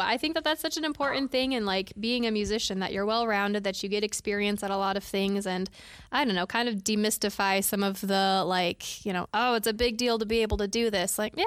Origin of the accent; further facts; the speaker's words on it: Vermilion, South Dakota, United States; I grew up in the booming metropolis of Vermilion, South Dakota, which was not that big at all, actually. It's a very small town, although it does have the University of South Dakota there with a big fancy music museum